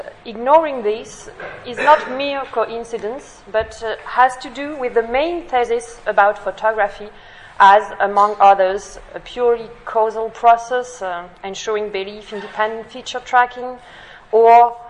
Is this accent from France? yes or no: yes; France; accent: French; English is a second language; please excuse my poor English and my French accent.